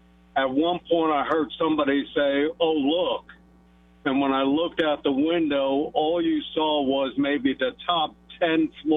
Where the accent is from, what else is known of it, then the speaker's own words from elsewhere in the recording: New York, United States; moved away as an adult; Grew up in New York, lived there all my life until I joined the Corps.